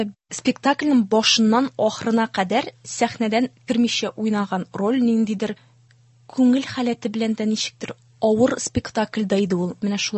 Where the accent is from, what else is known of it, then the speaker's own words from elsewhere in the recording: Berbash, Tatarstan, Russia; now in Nurma, Russia; Мин Балташ кызы, туган авылым Бербаш һәм мин моның белән бик горурланам.